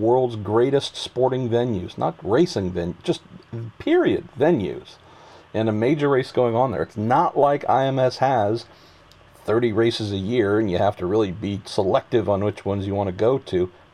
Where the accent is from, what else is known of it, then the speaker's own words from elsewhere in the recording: California, United States; This could just be a thing because I'm from California and grew up dreaming of going to Indianapolis